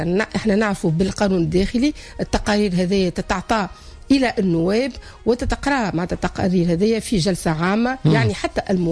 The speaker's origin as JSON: {"language": "Arabic", "country": "Tunisia"}